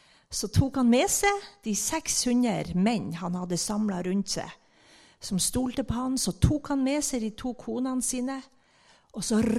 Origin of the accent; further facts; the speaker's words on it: Nordland, Norway; Jeg kommer fra Helgeland, fra en liten øy, men jeg har bodd nå inne på Borgen i 30 år.